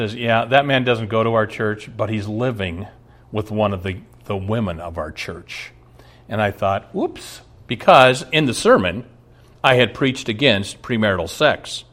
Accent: Omaha, Nebraska, United States; I can remember my home church that I grew up in Omaha.

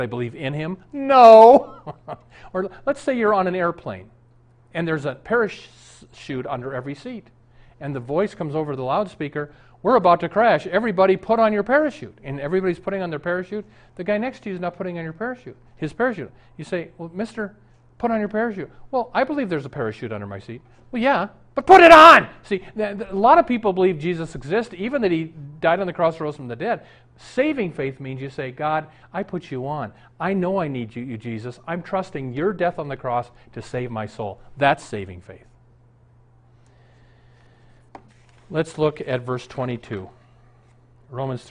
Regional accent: Omaha, Nebraska, United States; now in Minneapolis, United States; I'm up here in Minneapolis. I'm from Omaha.

